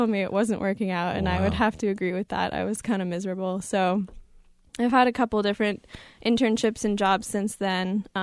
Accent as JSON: {"language": "English", "town": "Austin", "region": "Texas", "country": "United States", "said": "I'm from Austin, yeah."}